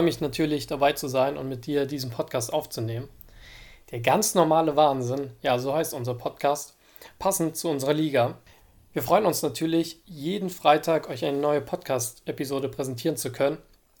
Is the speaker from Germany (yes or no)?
yes; Halle, Saxony-Anhalt, Germany; Ich bin gebürtiger Hallenser